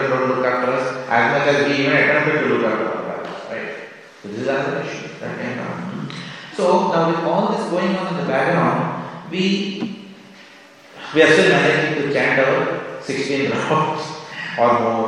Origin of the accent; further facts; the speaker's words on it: India; At least we were born and brought up in India.